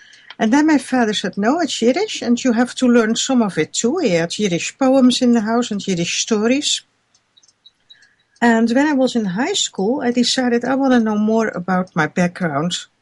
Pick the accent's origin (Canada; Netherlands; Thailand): Netherlands; I'm from Holland.